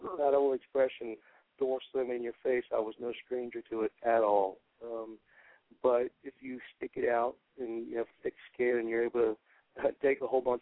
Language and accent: English; Tampa, Florida, United States; now in Nashville, United States; Well, we're from Tampa Bay area, and all five guys are that are in the band.